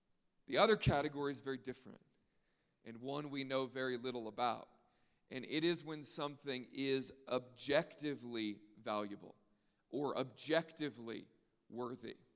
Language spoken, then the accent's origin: English; Maryland, United States; I grew up on the East Coast in Maryland. So I went to the ocean all the time.